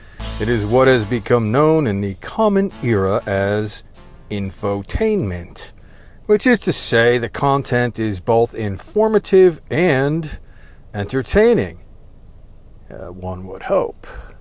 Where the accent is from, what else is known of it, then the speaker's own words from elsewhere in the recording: New Jersey, United States; now in Texas, United States; Warning, I am Texan by choice, but I was raised in New Jersey, so take cover, there will be F-bombs.